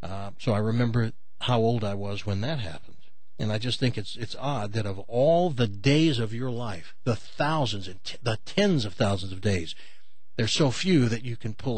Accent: the South, United States; Because I grew up in the South, and people pick cotton, especially black people.

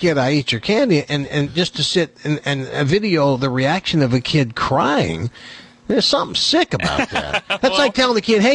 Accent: the South, United States; I grew up in the South, and I have a whole different connection to how black people were referred to and not necessarily treated.

